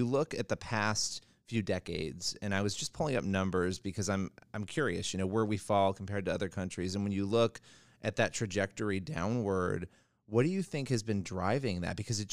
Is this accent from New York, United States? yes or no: yes; Rochester, New York, United States; I grew up in Rochester, New York